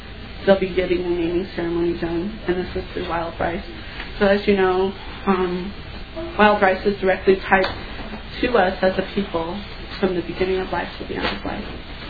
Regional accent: New Mexico, United States; I did not have the luxury of growing up here in Minnesota. I grew up in New Mexico. But my family traveled back every year and to visit our family at White Earth.

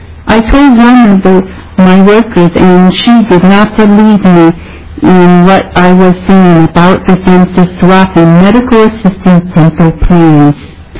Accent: Minnesota, United States; born there; I was born in Minnesota with a disability and dental problems and was adopted as a baby.

